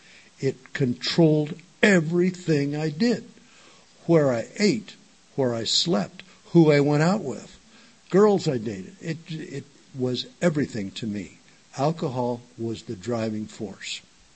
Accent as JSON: {"language": "English", "town": "Chula Vista", "region": "California", "country": "United States", "tie": "born or raised there", "said": "As I mentioned, I grew up in the South Bay down in Chula Vista."}